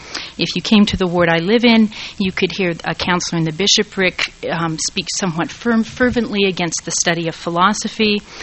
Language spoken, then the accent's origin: English; La Grande, Oregon, United States; also born or lived in Boise, Idaho; I was born and raised in La Grande, Oregon, and went to high school in Boise, Idaho